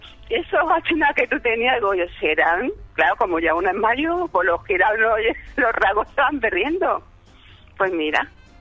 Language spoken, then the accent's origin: Spanish; Seville, Andalusia, Spain; Ah, y ya te digo yo que no, que yo soy de Sevilla.